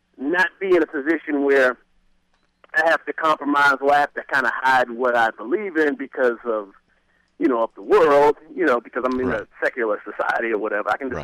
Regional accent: Washington, District of Columbia, United States; So I'm from D.C. originally.

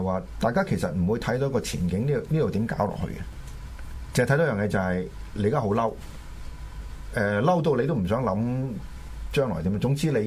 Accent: Hong Kong; 咁你話香港人搞到係咁樣嘅時候，你話如果作為一個土生土長人，係咪幾憤啊

